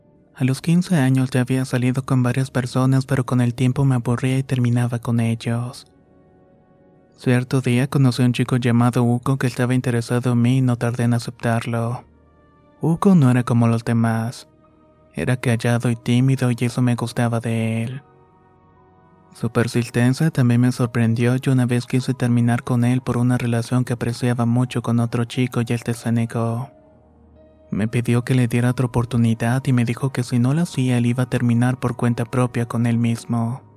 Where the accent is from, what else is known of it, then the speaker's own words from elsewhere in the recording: Quito, Pichincha, Ecuador; Soy de Quito, Ecuador